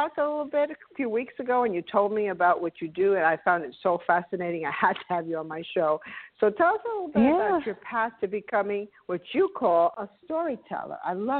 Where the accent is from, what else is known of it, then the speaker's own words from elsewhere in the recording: Florida, United States; now in California, United States; People know I'm from Florida. When I say it's humid here, they laugh at me.